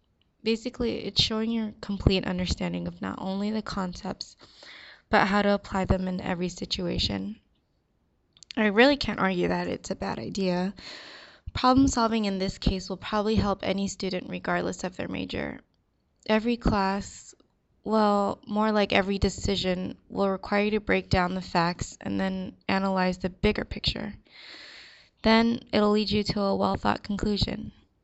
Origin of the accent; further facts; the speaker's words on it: St. Mary's, Georgia, United States; born there; also born or lived in Spain / Guam / Maryland / Yokosuka, Japan; now in San Diego, United States; I was born in St. Mary's, Georgia, then moved every 3 or 4 years from Georgia, and then we moved to Spain, then to Guam, then Maryland, then Yokosuka, Japan, and now San Diego.